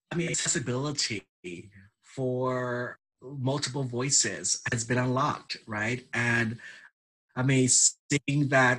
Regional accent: Louisiana, United States; And I'm from Louisiana, and so much of our cultural to Louisiana, it's all about ancestry and heritage and what stories are behind.

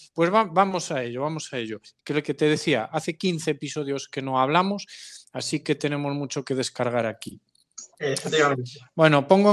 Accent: Galicia, Spain; yo soy gallego de pura cepa

